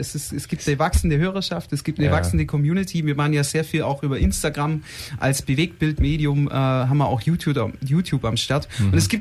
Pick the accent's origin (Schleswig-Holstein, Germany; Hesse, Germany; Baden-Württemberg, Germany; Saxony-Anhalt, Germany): Baden-Württemberg, Germany; Ich komme aus dem Schwarzwald